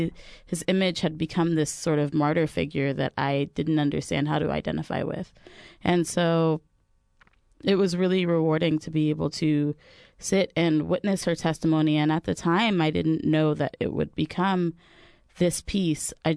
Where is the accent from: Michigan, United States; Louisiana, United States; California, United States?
California, United States; Hayward; I'm originally from Hayward, and we went to the same church